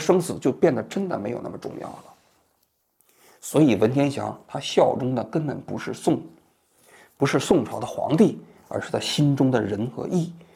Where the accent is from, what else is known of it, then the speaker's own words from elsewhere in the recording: China; 我们是中国人，中国文化就是我们的精神遗产